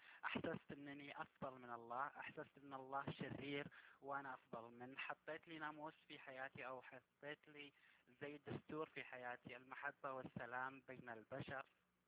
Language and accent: Arabic; Saudi Arabia; أنا طبعا من السعودية، فتعرفون الجو المغلق في السعودية لا يسمح لك أن تقرأ أو أن ترى أو أن تسمع غير